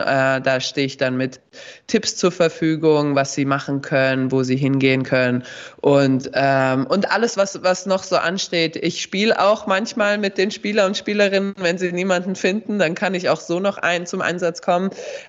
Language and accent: German; Darmstadt, Hesse, Germany; als Hessin und vor allem als Mittelhessin oder Südhessin, sage ich mal, Darmstadt, wir sind umgeben von Wald, viel Wald, wenig Wasser, also wir haben kein Meer